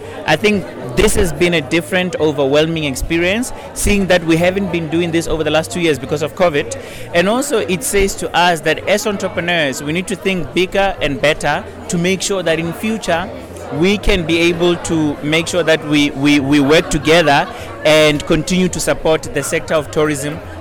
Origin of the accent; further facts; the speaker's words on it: Taung, North West, South Africa; English is a second language; I come from Taung in the Northwest Province, and I've been in business for 15 years.